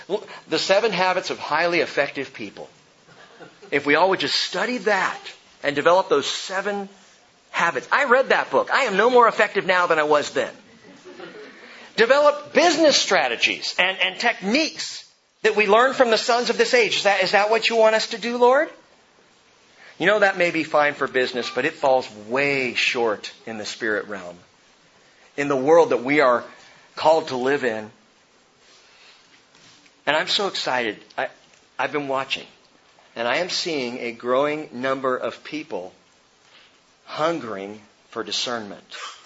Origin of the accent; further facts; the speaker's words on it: California, United States; We grew up in Southern California. You go to the zoo to see this kind of thing.